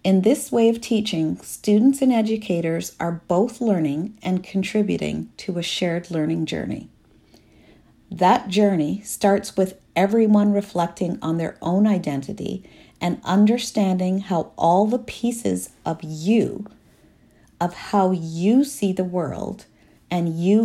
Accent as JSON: {"language": "English", "town": "Toronto", "region": "Ontario", "country": "Canada", "said": "automatically assuming that because I came from Toronto that I had grown up there in one of the project areas and had made it out."}